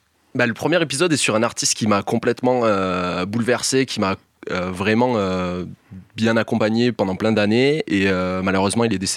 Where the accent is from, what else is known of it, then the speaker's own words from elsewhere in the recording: Occitanie, France; now in Albi, France; donc ça c'est mon nom d'artiste, on va dire, mais … je suis originaire d'Ariège, ça fait quelques années maintenant, presque une dizaine d'années que je suis dans la région, sur Albi